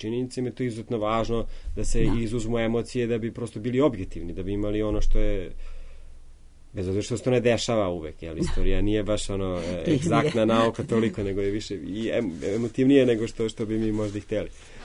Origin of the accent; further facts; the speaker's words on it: Serbia; ja sam Srbin